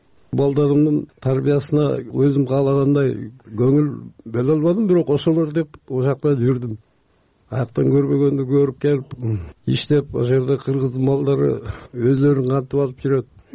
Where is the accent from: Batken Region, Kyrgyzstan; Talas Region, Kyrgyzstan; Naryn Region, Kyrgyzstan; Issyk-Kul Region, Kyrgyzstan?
Batken Region, Kyrgyzstan; Ал кезде Баткен областында, ошо өзүбүздүн Лейлек районунда болчумун. Аргастан келдим бияка.